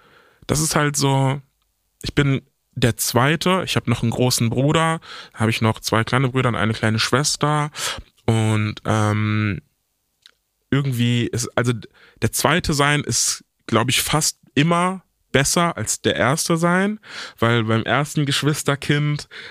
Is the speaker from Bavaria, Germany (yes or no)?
no; Velbert, North Rhine-Westphalia, Germany; Wir sind beide aus Velbert, Velberter Jungs.